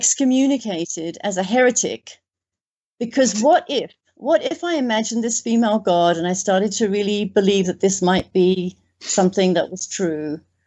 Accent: England, United Kingdom; born there; I was born in a Northern European Christian culture. I was born in England.

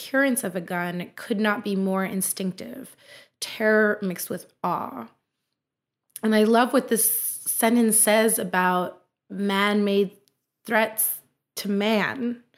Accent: Canada; Being a Canadian and coming from a winter city

